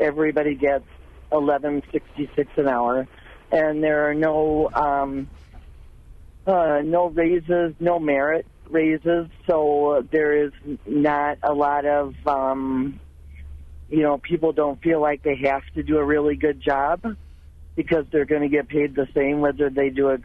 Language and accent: English; Wisconsin, United States; also born or lived in Illinois; I was born and raised in Wisconsin, but then found myself living down in Illinois for quite a few years.